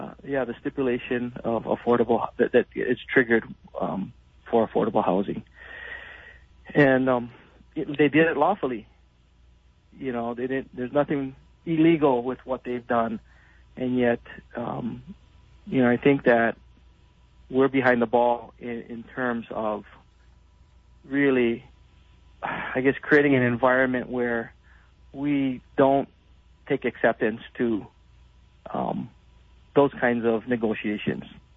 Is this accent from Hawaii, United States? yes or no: yes; Hawaii, United States; And so, you know, being Native Hawaiian and seeing sort of the impacts of occupation of many sorts, a lot of the experiences and the stories that we heard, I think, was very impactful to me and my family.